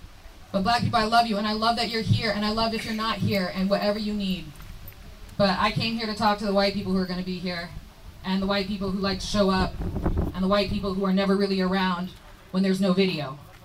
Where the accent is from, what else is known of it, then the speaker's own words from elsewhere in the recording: Virginia, United States; I'm from Virginia. Charlottesville was not that long ago.